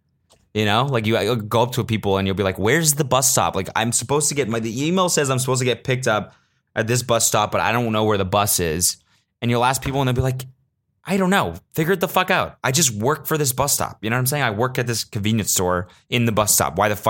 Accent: United States; as an American, I realize I like to be, like, babied through shit.

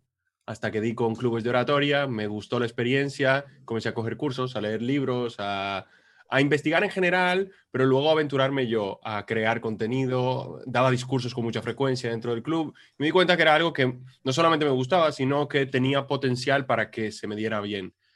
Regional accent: Dominican Republic; moved away as an adult; now in Spain; Yo llegué a España, yo soy dominicano, llegué a España porque mi sueño era montar una aerolínea.

